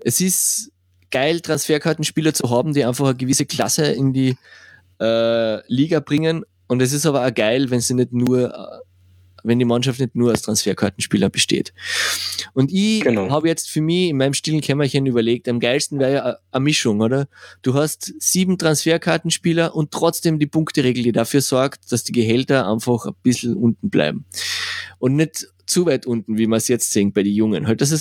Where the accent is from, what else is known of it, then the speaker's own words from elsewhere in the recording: Spittal an der Drau, Carinthia, Austria; Spital, gibt es nämlich mehr Eishallen als im Rest von Österreich, und in Spital gibt es auch eine in meiner Heimatstadt